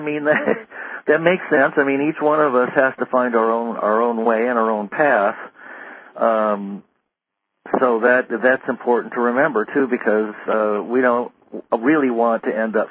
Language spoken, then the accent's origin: English; Santa Barbara, California, United States; I was born and raised in Santa Barbara, and of course we had access to the beaches, and it was almost 70 degrees year round.